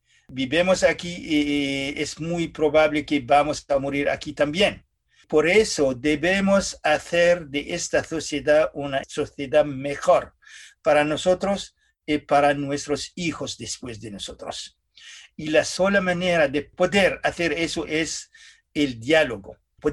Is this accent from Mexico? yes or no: no; Lebanon; now in Montreal, Canada; si voy a regresar a mi pueblo, en el Líbano. Mi pueblo en el Líbano no es el mismo que yo he quitado 40 años antes.